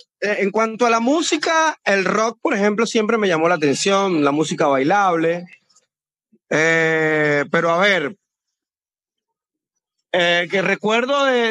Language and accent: Spanish; San Félix, Bolívar, Venezuela; also born or lived in Puerto Ordaz; yo soy del 1984, nací en San Félix, en una parroquia que se llama La Costa, y bueno, me he criado, pues, entre Puerto Ordaz y San Félix toda mi vida. También, pues, he viajado mucho, así que, pues, soy un viajero que nació en Guayana.